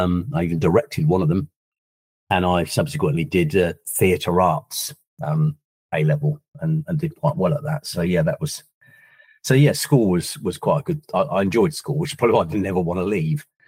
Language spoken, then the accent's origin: English; South East England, United Kingdom; So yes, I was born in Wight, on the Isle of Wight, and christened in... Holy Trinity Church in Wight.